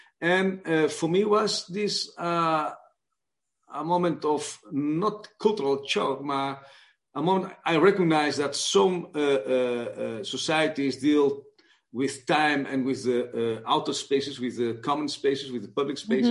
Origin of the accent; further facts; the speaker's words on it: Barcelona, Catalonia, Spain; also born or lived in Netherlands; I grew up in Barcelona, a city that had and has two languages